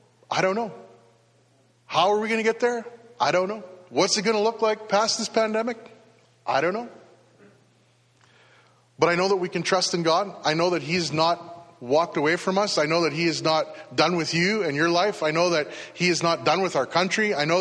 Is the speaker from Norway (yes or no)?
no; Canada; And I think as Canadian Christians that, you know, like, we've been pretty happy.